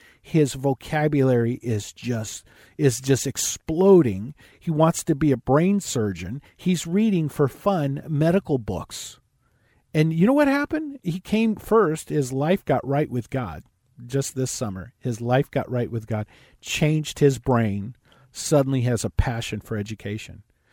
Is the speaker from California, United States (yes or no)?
yes; California, United States; let's admit I was raised in California. The California mindset is coming to you.